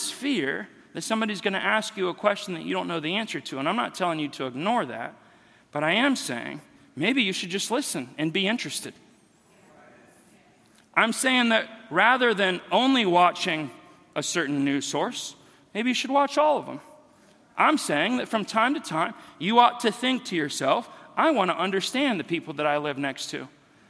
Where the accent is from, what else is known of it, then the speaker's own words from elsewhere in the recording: Kansas City, United States; I have to remember I'm from Kansas City.